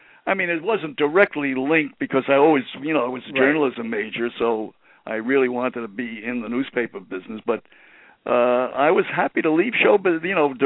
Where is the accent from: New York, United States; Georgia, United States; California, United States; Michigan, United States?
New York, United States; Brooklyn; And I'm from Brooklyn, as you know.